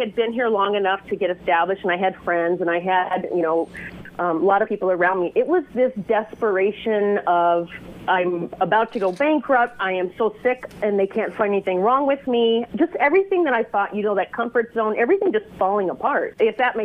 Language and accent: English; Rapid City, South Dakota, United States; Well, I actually grew up in South Dakota. Yeah, the Black Hills, that was my backyard. I grew up in Rapid City, South Dakota, and I'm a PK, a preacher's kid.